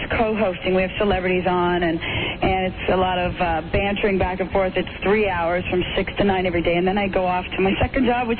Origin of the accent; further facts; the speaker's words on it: Canada; because I'm Canadian